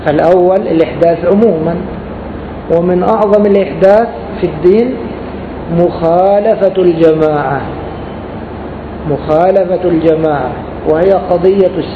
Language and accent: Arabic; Egypt; فنحن هنا في بلادنا مصر لنا إمام وحاكم، ونحن في جماعته